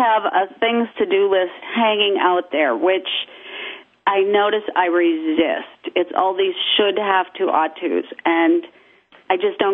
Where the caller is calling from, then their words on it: Lake Geneva, Wisconsin, United States; I'm calling from Lake Geneva, Wisconsin.